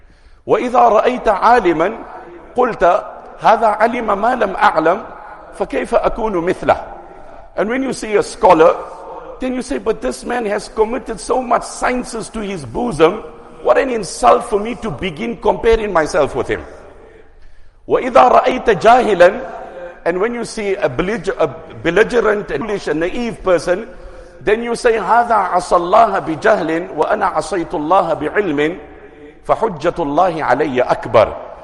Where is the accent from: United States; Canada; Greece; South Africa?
South Africa; As the South African Muslim Ummah, there are many things, alhamdulillah, that people respect us, revere us, honor us for.